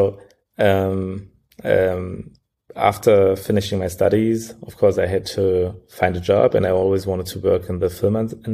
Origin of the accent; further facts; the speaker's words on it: Berlin, Germany; also born or lived in Sierra Leone; I was born particularly in Sierra Leone. So this is where I spent the first 5 years of my life before we migrated to Germany. And since we are in Germany, I grew up most of the time in Berlin. I studied in Berlin